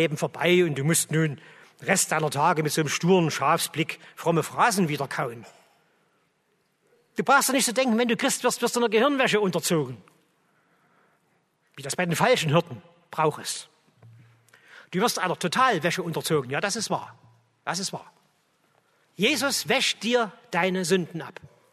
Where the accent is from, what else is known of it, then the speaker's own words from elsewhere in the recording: Chemnitz, Saxony, Germany; Nur ich als Ossi aus Karl-Marx-Stadt, also aus der Provinz, keine Ahnung von der Großstadt.